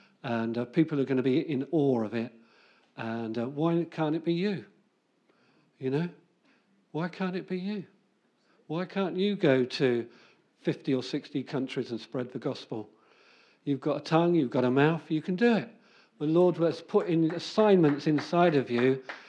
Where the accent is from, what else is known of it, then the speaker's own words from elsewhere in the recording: England, United Kingdom; When I was in Norway, I said, no, I'm not English. I'm kingdom of God first. I'm English second.